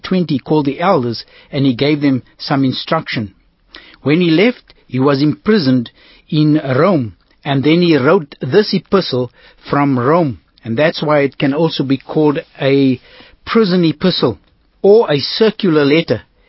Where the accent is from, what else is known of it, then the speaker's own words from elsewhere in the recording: Kimberley, Northern Cape, South Africa; I'm from Kimberley in the Northern Cape, visiting the sweet Natal.